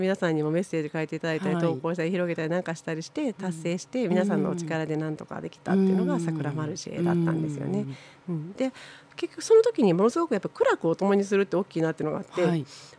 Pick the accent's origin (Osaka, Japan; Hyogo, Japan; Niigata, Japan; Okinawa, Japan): Osaka, Japan; 私は大阪から来たので